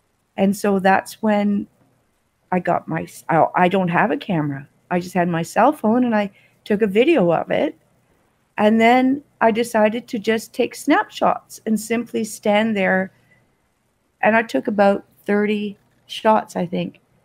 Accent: Toronto, Ontario, Canada; also born or lived in Australia; now in Kingston, Canada; No, I'm originally from Toronto.

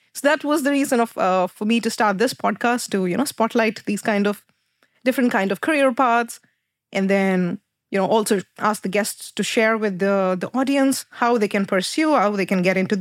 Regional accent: India; So I'm from India, and in India, the Indian Space Research Organization, they have their own undergrad university.

